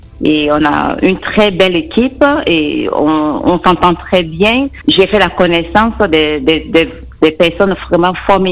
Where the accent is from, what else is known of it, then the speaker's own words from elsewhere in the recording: Côte d’Ivoire; now in Saint-Sulpice, France; Je suis origine de la Côte d'Ivoire.